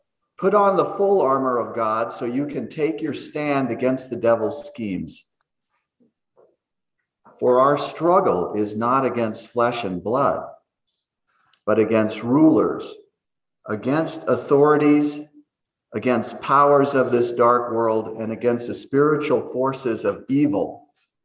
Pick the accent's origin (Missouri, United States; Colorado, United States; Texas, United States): Colorado, United States; Littleton; I grew up in Littleton, Colorado, and my dad owned a store, and it was a men's formal wear store called Randall's.